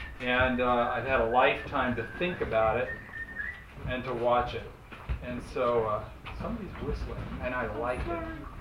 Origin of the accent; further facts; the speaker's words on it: California, United States; now in Moscow, Russia; I'm an American from California. That's all the history you need to know.